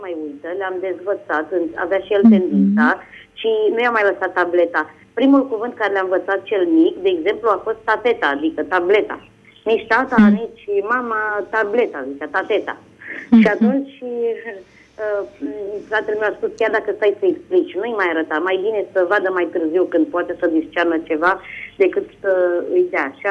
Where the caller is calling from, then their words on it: Bolintin, Giurgiu County, Romania; din Bolintin.